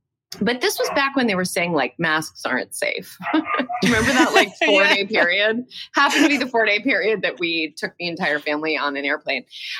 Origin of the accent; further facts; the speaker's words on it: New York, United States; Listen, I love New York. I'm from New York. I was born in New York.